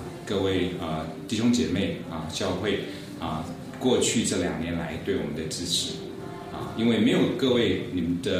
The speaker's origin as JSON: {"language": "Chinese", "country": "Taiwan", "tie": "born or raised there", "also_born_or_lived": "United States", "moved": "yes", "said": "有一天我要回到我的故乡，让台湾的人，让我的故乡的同胞能够听到这个福音。"}